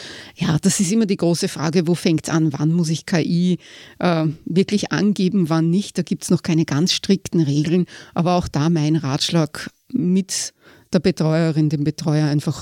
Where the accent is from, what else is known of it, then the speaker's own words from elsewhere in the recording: Austria; das bei uns in Österreich jetzt nicht so typisch ist, das eher in Deutschland üblich wäre